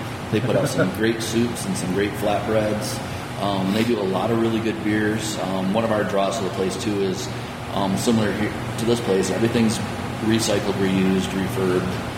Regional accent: Michigan, United States; Dan said I'm from Michigan, so I still make it back every once in a while.

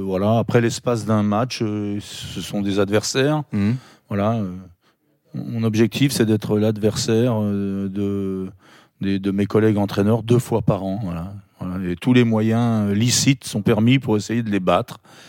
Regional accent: Auvergne-Rhône-Alpes, France; J'adore les Auvergnats, mais je suis Savoyard avant tout. Donc voilà, ça c'est la précision. Donc pour moi, je suis né en Haute-Savoie. Mais en fait, je suis né en Savoie.

